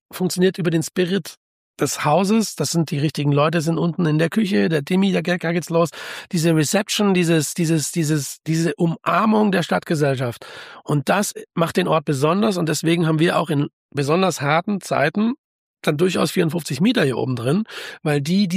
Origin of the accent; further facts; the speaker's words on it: Stuttgart, Baden-Württemberg, Germany; born there; now in Frankfurt, Germany; ich komme aus der Musikindustrie, bin in Stuttgart geboren, 50 Jahre. Seit über 20 Jahren treibe ich mein Unwesen in Frankfurt